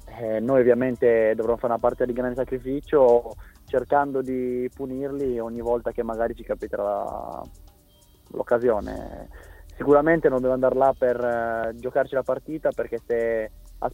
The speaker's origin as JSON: {"language": "Italian", "region": "Sardinia", "country": "Italy", "said": "quindi sono un sardo, quindi è normale che sia una partita diversa."}